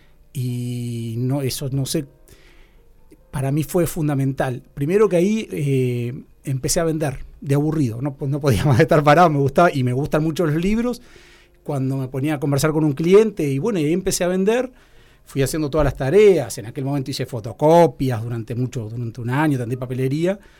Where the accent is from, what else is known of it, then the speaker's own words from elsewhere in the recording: Uruguay; yo soy de América Latina, de Uruguay